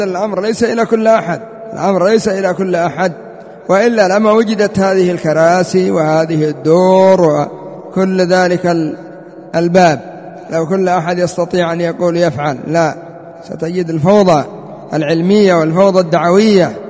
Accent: Yemen; وآخرهم عندنا في اليمن محمد العمودي

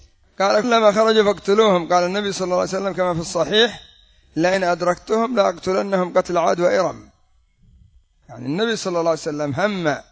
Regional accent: Yemen; مثل هؤلاء الرافضة الذين يسمون أنفسهم عندنا في اليمن بالمسيرة القرآنية.

